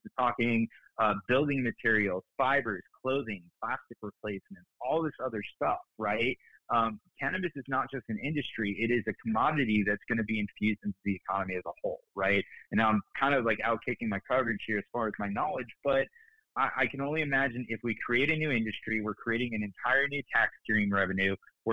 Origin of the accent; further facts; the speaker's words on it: Florida, United States; when I meet somebody in the country and they ask me where I'm from and I say I'm from South Florida